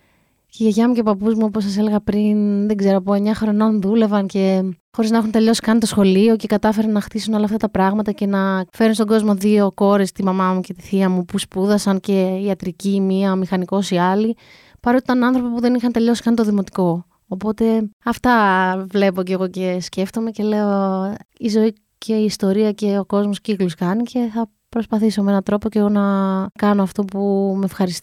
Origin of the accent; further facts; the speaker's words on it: Crete, Greece; Ο μπαμπάς μου είναι από το Σουδάν. Στην Κρήτη μεγαλώσαμε, και εγώ και ο αδερφός μου δηλαδή. Απλώς ταξιδεύαμε όντως από μικρή στο Σουδάν. Επέλεξαν και οι γονείς μου να μάθω και τα αραβικά από πολύ μικρή ηλικία.